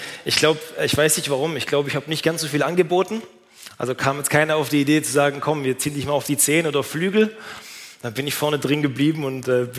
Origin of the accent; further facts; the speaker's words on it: Stuttgart, Baden-Württemberg, Germany; ich bin aufgewachsen im Stuttgarter Raum.